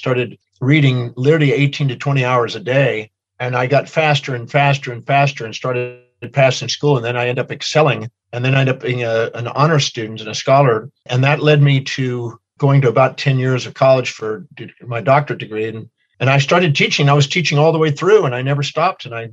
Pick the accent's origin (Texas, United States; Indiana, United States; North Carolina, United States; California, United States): Texas, United States; Houston; also born or lived in Richmond, Texas; When I hit 12 going on 13, I moved from Houston, Texas to Richmond, Texas, where I didn't have a bunch of smart kids.